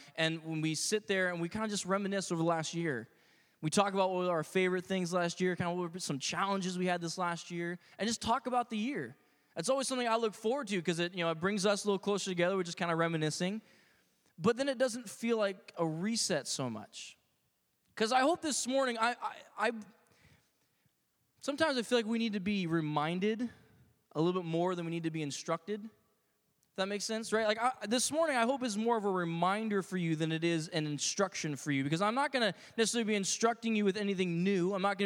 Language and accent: English; United States; I guess for me as an American, I start American Thanksgiving, like, that day